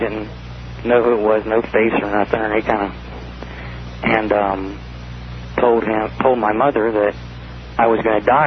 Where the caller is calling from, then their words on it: Anchorage, Alaska, United States; I'm calling from Anchorage, Alaska.